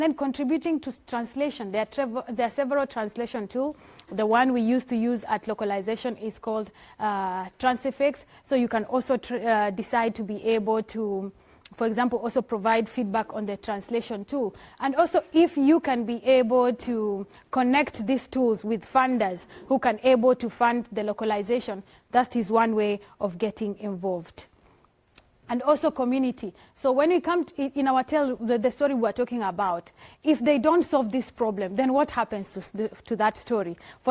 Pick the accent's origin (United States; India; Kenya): Kenya; it's quite tricky because I'm from Kenya.